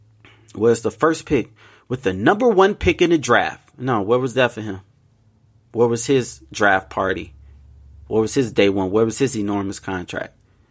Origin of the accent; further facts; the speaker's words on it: Chicago, Illinois, United States; Look, let me tell you something. I'm from Chicago, man.